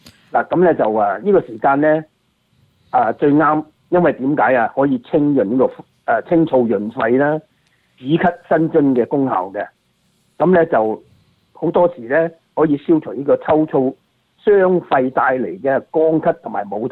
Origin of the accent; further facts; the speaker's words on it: China; 因为我哋都系呢个炎黄子孙啊，中国人，我系中国人，